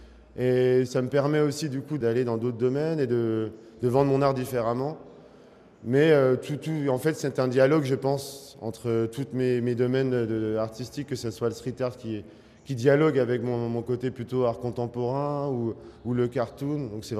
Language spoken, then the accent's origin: French; France; Donc forcément, j'ai grandi en France. Donc après, du coup, j'ai eu plusieurs vies, dont une vie en France.